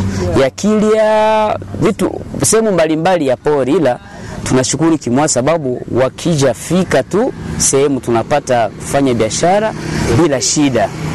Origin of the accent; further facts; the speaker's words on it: Goma, North Kivu, DR Congo; also born or lived in Bukavu; Mimi ni mzaliwa wa Bukavu, nilikomaa Goma.